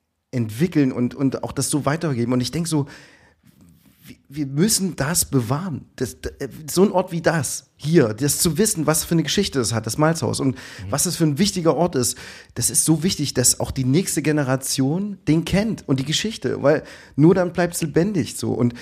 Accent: Plauen, Saxony, Germany; meine Mutter kommt aus Dresden, mein Vater kommt aus Rumänien, ich bin in Plauen groß geworden

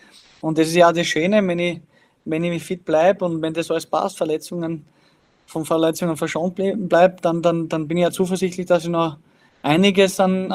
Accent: Styria, Austria; Auch bei uns in der Steiermark

